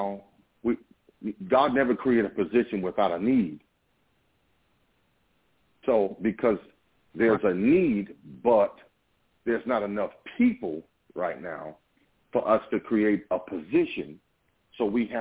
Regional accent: South Carolina, United States; from South Carolina.

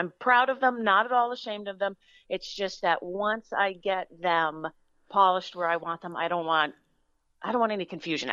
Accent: Mountaintop, Pennsylvania, United States; well, fun fact, in my own development where I grew up in Mountaintop, it's called Walden Park, there is a very old stone house

